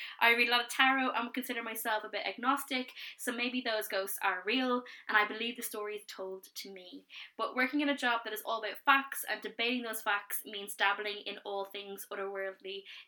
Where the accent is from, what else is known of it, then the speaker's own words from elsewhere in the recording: Ireland; this podcast is called Irish Spirits because we are Irish and based in Ireland